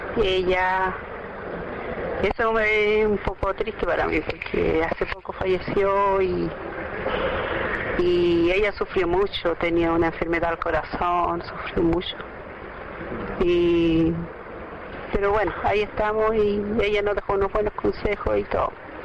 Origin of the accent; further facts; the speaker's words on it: Tirúa, Biobío, Chile; now in Santiago, Chile; soy mapuche, oriunda de Tirúa. Pero vivo acá en Santiago hace 18 años, ya vivo acá en Santiago.